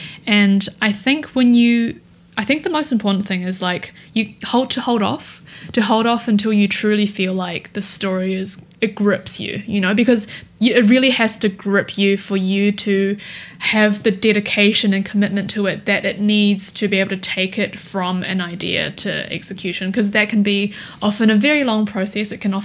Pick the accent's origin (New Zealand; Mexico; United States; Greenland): New Zealand; I think growing up in New Zealand, I always thought, oh, there's like nothing here, you know.